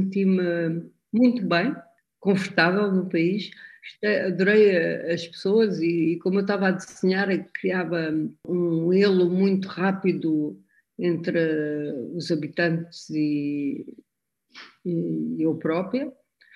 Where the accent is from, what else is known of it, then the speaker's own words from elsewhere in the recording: Portugal; moved away as an adult; also born or lived in England; Sou mestiça, a minha mãe é espanhola, o meu pai é português, vivi em Inglaterra muito, muito tempo, quase 15 anos, mas, no fundo, quando alguém me pergunta, eu sou portuguesa